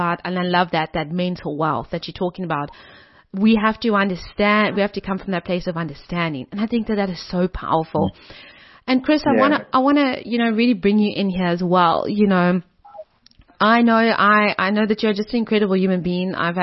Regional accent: South Africa; They're American. I'm South African.

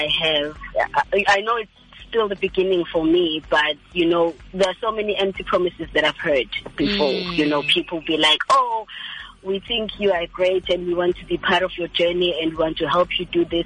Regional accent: Empangeni, KwaZulu-Natal, South Africa; I was born and raised in Empangeni. And I just grew up in a very musical family and a Christian family.

